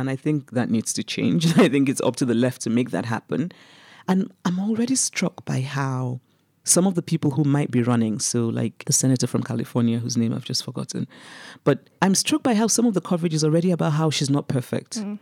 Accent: Nigeria; now in United States; I grew up in Nigeria, I was under military dictatorships, and I know what that feels like.

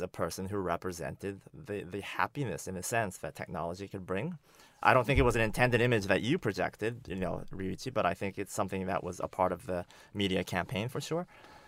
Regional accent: Tokyo, Japan; many of us who are from Japan. You know, I'm originally from Tokyo. I was born and raised there.

